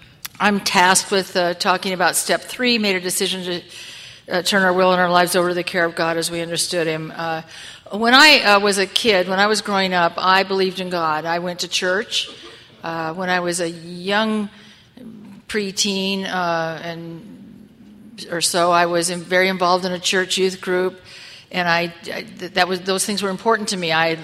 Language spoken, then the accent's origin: English; Newport Beach, California, United States; now in Los Angeles, United States; and then I grew up in Newport Beach in Southern California.